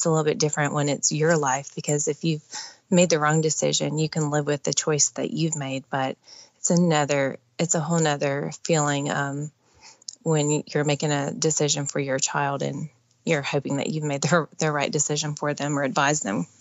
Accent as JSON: {"language": "English", "region": "Ohio", "country": "United States", "tie": "born or raised there", "lives_now": "Alabama, United States", "said": "Ohio. Probably more people attend the FC Dallas games and for sure Bayern Munich games than that live in my hometown. Probably had 135 in my graduating class, very small. I moved here to Alabama to go to college."}